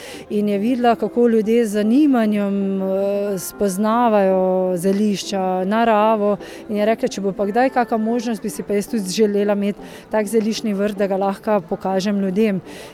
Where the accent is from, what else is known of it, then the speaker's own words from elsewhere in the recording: Žiče, Savinja, Slovenia; Mi prihajamo iz Žič, to je v bližini Žičke Kartuzije ali pa če umestim malo blizu Slovenskih Konjic in imamo zeliščni vrt prav v vasi Žiče